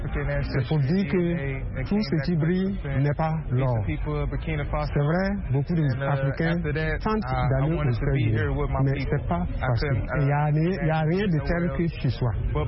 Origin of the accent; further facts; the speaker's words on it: Burkina Faso; le résultat est tombé comme quoi je suis burkinabé. Et j'ai décidé de revenir dans mon pays.